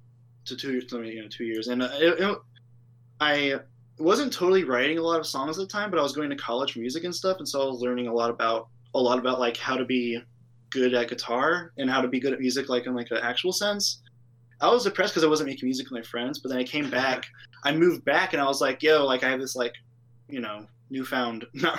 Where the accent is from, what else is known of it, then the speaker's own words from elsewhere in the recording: Ohio, United States; moved away as an adult; So honestly, like, I moved away from Ohio. Like, I didn't want to move away. I wasn't like, I need to get out of Ohio.